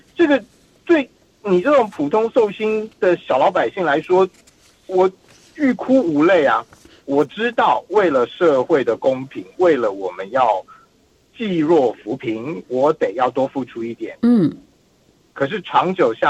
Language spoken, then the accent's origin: Chinese; Taiwan; now in Australia; 所以因为我本人是从台湾过来嘛